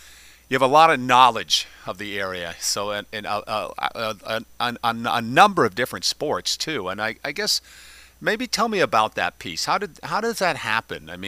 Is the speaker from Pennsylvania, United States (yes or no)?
no; Vermont, United States; I'm not from Brattleboro, Vermont. I'm a different part of the state